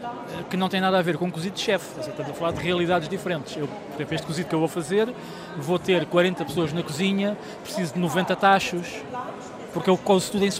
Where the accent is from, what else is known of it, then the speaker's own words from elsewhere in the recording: Lisbon, Portugal; por causa do meu pai, que era lisboeta, eu também sou lisboeta, eu sou um dos poucos lisboetas vivos, nunca ninguém é de Lisboa, eu sou de Lisboa